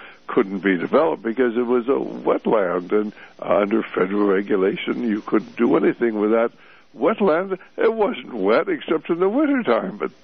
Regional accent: United States; Why, I'm an American, you know, I have the rights to do with my property what I want

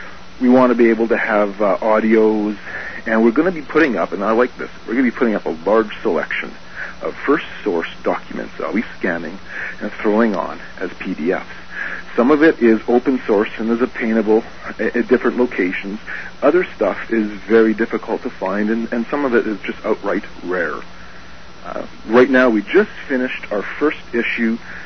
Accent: Canada; As a Canadian, I am against a lot of things I see happening within my Canadian system.

